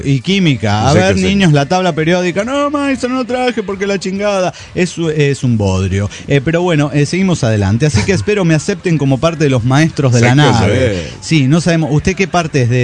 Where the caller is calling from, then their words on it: Margarita, Santa Fe, Argentina; de Margarita, Santa Fe, Argentina.